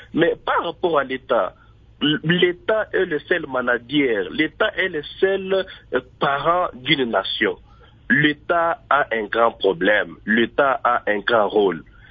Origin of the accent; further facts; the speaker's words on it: DR Congo; ici, chez nous, en RDC.